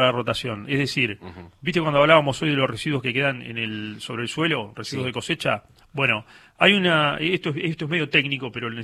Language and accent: Spanish; Chacabuco, Buenos Aires Province, Argentina; Yo soy de Chacabuco, provincia de Buenos Aires.